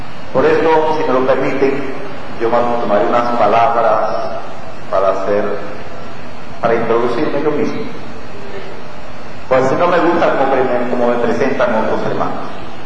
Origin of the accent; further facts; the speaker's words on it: Cuba; born there; soy cubano de nacimiento y soy ciudadano cubano. Desde niño conocí esta iglesia. Y fui bautizado a la edad de 14 años.